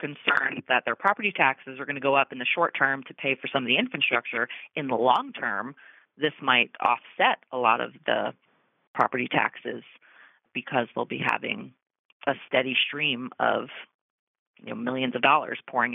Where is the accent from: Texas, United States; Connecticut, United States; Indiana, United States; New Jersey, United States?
New Jersey, United States; You know, I'm from New Jersey. I'm from a city where you can't spread your arms out between the houses.